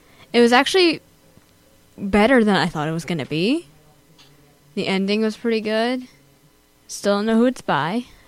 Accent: Hudson, New York, United States

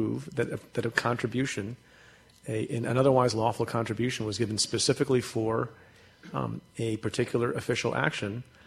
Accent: India; born there; My father and my mother were born in India. I was born in India.

